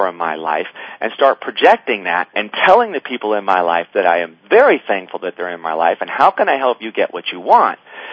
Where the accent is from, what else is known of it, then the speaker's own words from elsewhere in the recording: San Jose, California, United States; I grew up in the Almaden Valley, right off Almaden Expressway. Went to Leland High School.